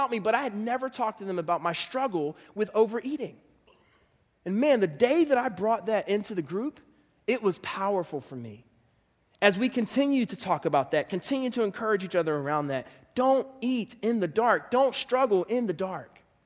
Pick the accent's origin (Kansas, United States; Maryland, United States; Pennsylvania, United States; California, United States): Pennsylvania, United States; Philadelphia; I'm from Philly, and I miss me some Wawa hoagies.